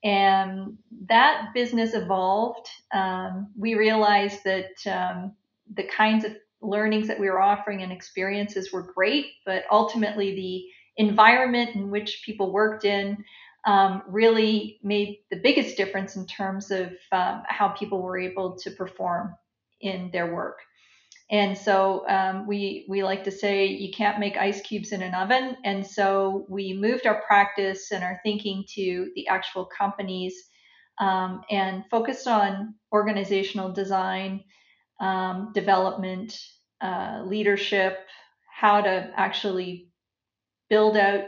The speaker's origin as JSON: {"language": "English", "region": "Ontario", "country": "Canada", "tie": "born or raised there", "also_born_or_lived": "Ottawa", "lives_now": "Saint John, Canada", "said": "I was born in Ottawa. I grew up in Southern Ontario. I've spent my adult life in St. John, New Brunswick."}